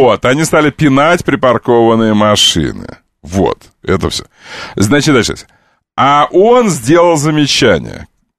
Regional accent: Crimea, Ukraine; Я крымчанин.

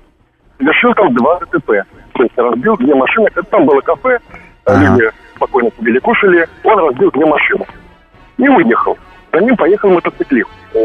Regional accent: Spain; ну, я из Испании, у нас в отеле случился трагический случай

